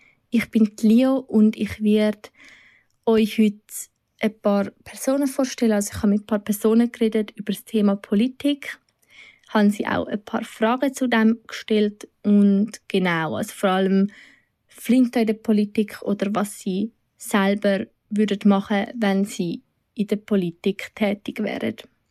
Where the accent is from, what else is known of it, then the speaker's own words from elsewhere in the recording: Switzerland; Bei uns in der Schweiz kan